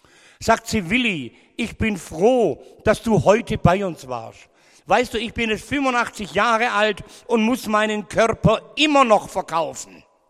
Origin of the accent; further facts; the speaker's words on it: Ulm, Baden-Württemberg, Germany; born there; Ihr Lieben, ich bin ganz in der Nähe von hier geboren. Kennt ihr Ulm-Wieblingen? Ich bin in Wieblingen geboren